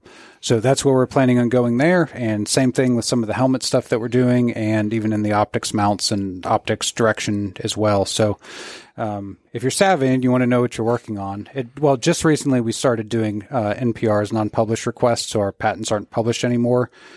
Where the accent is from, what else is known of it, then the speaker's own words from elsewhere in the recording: Florida, United States; And Florida.